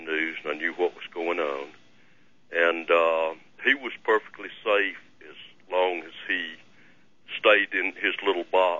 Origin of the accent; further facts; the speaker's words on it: Talladega, Alabama, United States; from Talladega, Alabama.